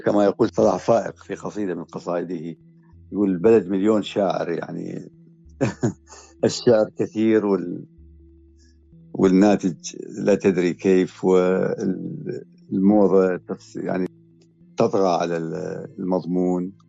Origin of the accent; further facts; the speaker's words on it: Southern Iraq, Iraq; now in Nashville, United States; لأني أصلا من الجنوب العراقي، وأيضا لوجود أحد من العائلة سبقني وهو خال أولادي، فاخترت الجنوب. والآن أنا في ولاية تنسي